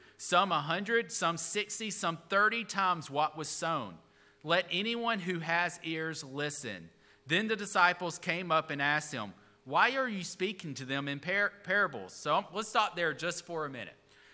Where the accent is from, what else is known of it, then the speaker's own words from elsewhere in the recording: Alabama, United States; Listen, I grew up in Alabama. We defend our players like crazy in college football.